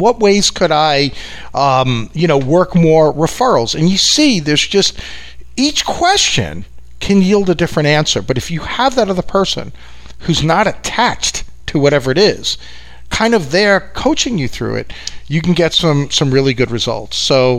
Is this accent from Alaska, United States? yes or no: no; New York, United States; I'm a big boy. I can handle it. I'm from New York, right? We have a thick skin here.